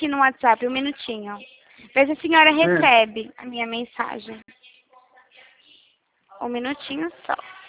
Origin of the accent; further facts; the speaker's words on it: Americana, São Paulo, Brazil; Nós somos de Americana, interior de São Paulo.